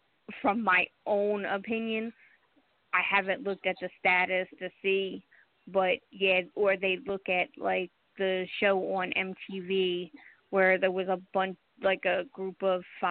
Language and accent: English; Pennsylvania, United States; also born or lived in Delaware / California; You know, like I said in my profile, I was born in Delaware, but raised in Pennsylvania.